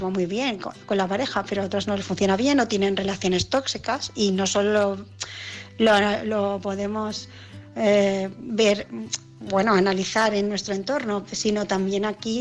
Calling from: Barcelona, Catalonia, Spain; de Barcelona

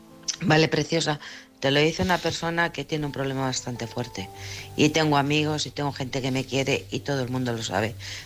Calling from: Alcorcón, Community of Madrid, Spain; de Alcorcón.

